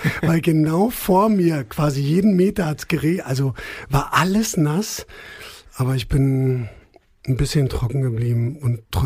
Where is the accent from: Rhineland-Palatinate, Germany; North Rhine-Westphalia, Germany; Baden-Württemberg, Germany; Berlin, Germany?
Berlin, Germany; So bin ich aufgewachsen. Ja. Als Berliner.